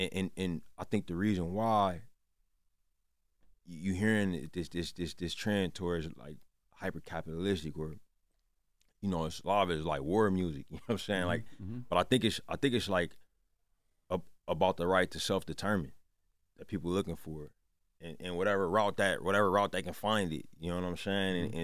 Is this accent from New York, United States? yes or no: no; Richmond, California, United States; also born or lived in Oakland; But you know, like I was like 8 or 9, we moved to Richmond.